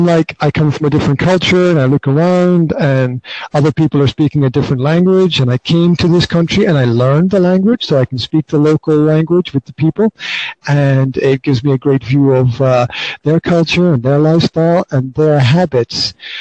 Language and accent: English; Scotland, United Kingdom; now in Slovakia; Now, my background is that I'm Scottish. I was brought up in Scotland, okay? Now, as a Scottish person living in Slovakia, I have lived here for 19 years.